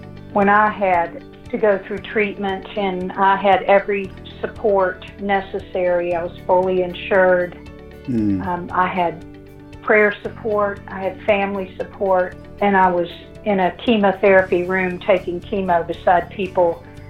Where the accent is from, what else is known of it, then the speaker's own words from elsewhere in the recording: West Virginia, United States; I grew up in West Virginia, and while we were never poor, both of my parents were from working class homes